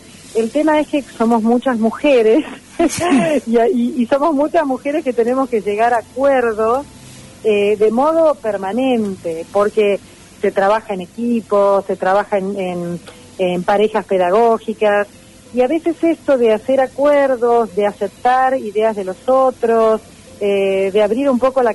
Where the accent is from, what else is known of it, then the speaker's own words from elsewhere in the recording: Argentina; nos hemos debilitado como argentinos y como país